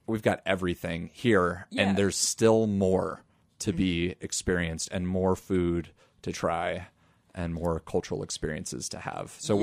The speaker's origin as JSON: {"language": "English", "town": "Denver", "region": "Colorado", "country": "United States", "tie": "born or raised there", "said": "Yeah, so I went to Denver South High School, which was a high school that I think had like 3,000 people in it."}